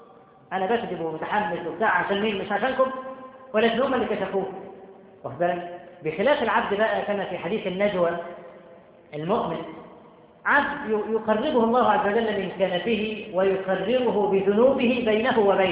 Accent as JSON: {"language": "Arabic", "town": "Cairo", "region": "Cairo Governorate", "country": "Egypt", "said": "عندنا في القاهرة والمدن الكبرى"}